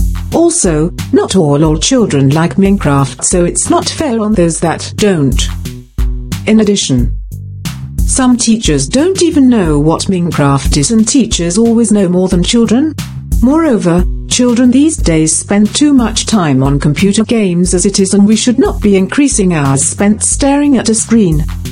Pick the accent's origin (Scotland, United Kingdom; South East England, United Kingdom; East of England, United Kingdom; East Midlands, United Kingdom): East Midlands, United Kingdom; Spalding; from Spalding.